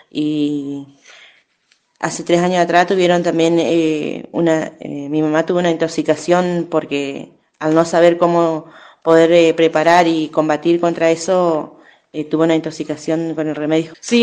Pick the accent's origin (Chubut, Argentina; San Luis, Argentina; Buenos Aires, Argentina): Chubut, Argentina; Cushamen; Yo soy de Cusamen, del paraje El Tropezón.